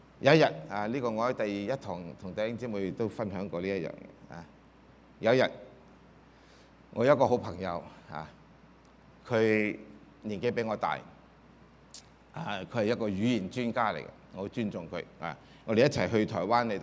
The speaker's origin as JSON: {"language": "Cantonese", "country": "China", "said": "我哋係中國人，唔好嘥啦，係咪啊？我60幾歲"}